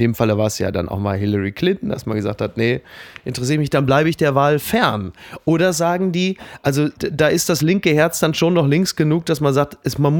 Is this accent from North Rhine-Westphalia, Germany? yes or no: yes; Castrop-Rauxel, North Rhine-Westphalia, Germany; In Castrop-Rauxel, wo ich herkomme